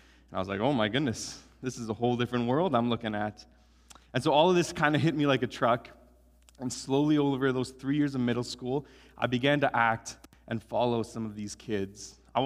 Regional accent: Sylvan Lake, Alberta, Canada; also born or lived in Edmonton; I was born in Edmonton, Alberta. I grew up in a small town called Sylvan Lake, if anybody's heard of Sylvan Lake. It's a beautiful, okay, I hear. It's a beautiful little town. Grew up there. I lived there for 20-some years

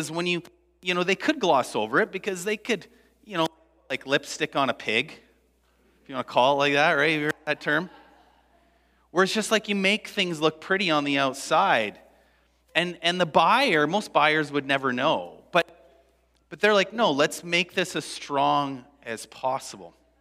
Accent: Canada; As years go by, living as a Canadian, this idea of community is becoming more difficult.

